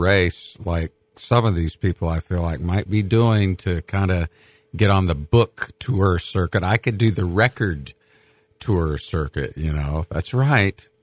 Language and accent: English; Charlotte, North Carolina, United States; growing up in the Carolinas, especially when I was still living in Charlotte, radio was such a mixture of stuff.